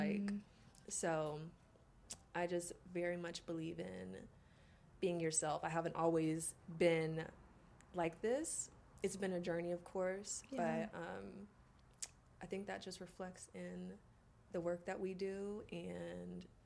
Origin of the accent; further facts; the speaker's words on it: Illinois, United States; I'm from Illinois. I moved around to a few other states just with family and just living with my mom or my dad.